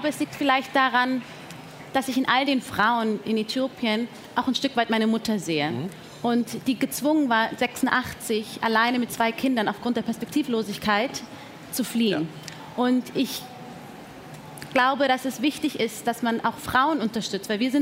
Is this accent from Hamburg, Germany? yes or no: no; Erding, Bavaria, Germany; Also ich bin ja hier geboren. Ich bin in Erding geboren.